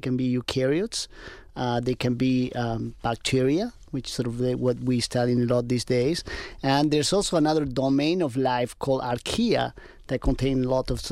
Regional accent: Argentina; Well, I am originally from Argentina

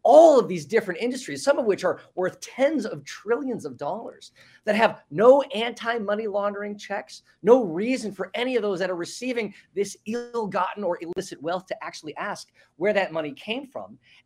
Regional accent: United States; I'm talking about, certainly as an American, for largely American audiences

